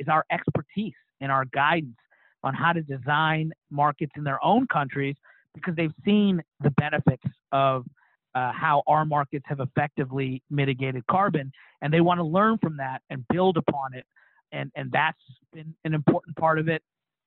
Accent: Kentucky, United States; I was a Republican from Kentucky

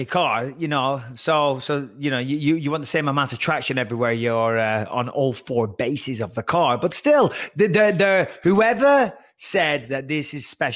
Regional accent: England, United Kingdom; now in United States; But, I'm English, living in America. I'm trying to assimilate to American culture.

